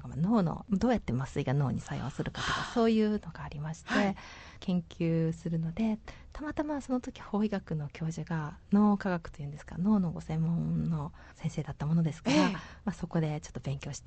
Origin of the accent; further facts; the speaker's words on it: Kobe, Hyogo, Japan; 地元の神戸大学に参りました。